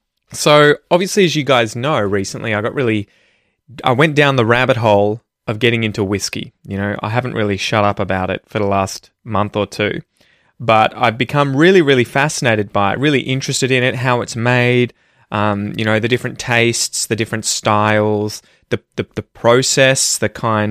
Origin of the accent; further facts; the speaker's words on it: Ocean Grove, Victoria, Australia; it's between the towns Drysdale and Port Arlington on the Bellarine Peninsula, obviously, so near my hometown of Ocean Grove, we got married there.